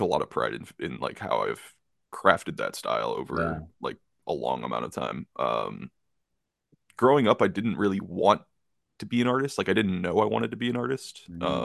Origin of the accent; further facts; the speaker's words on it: Illinois, United States; I live in Northern Illinois. I say I'm from Chicago, even though I'm very much the suburbs.